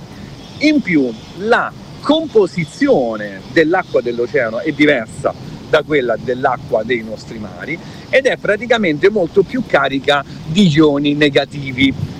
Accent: Southern Italy, Italy; gli orari sono un po' come giù a casa mia, no? Io da buon terrone

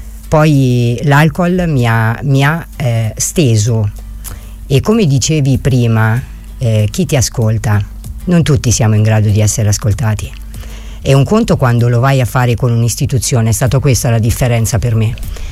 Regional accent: Umbria, Italy; also born or lived in Caserta; io vengo dall'Umbria, nasco a Caserta

